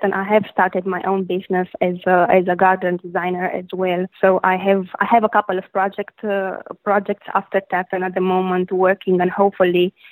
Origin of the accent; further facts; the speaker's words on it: Transylvania, Romania; I'm originally from Romania. From Transylvania, you probably heard of it. It's the land of Dracula and the Carpathian Mountains.